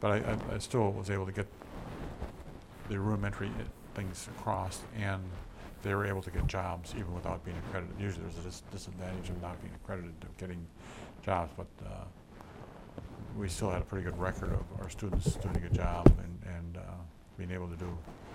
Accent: Wisconsin, United States; I was familiar with the eastern Wisconsin agriculture where I grew up

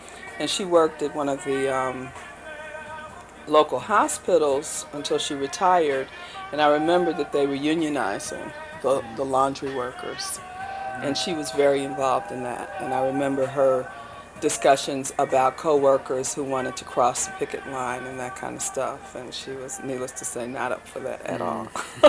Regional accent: Chicago, Illinois, United States; I was born in Chicago and grew up on the near north side, which is now in a yuppie-fied time called River North.

